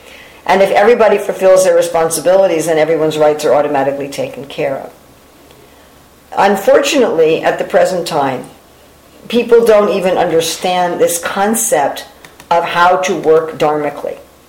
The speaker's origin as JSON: {"language": "English", "town": "Manhattan", "region": "New York", "country": "United States", "tie": "born or raised there", "said": "Yeah, I was born and raised in Manhattan."}